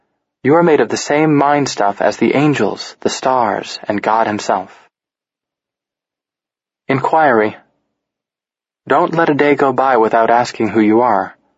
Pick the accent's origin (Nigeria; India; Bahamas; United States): India; Growing up in India, I never met an enlightened person. My family was deeply religious, particularly on my mother's side.